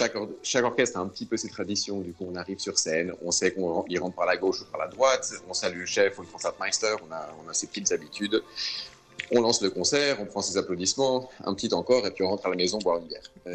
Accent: Switzerland; moved away; ça fait des années que je suis parti de la Suisse, parce qu'en Suisse, à l'époque, pour moi, il n'y avait pas grand-chose à faire.

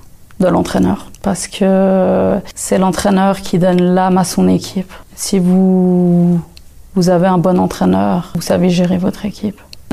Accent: France; Et moi, je suis française, hein, je viens du foot français.

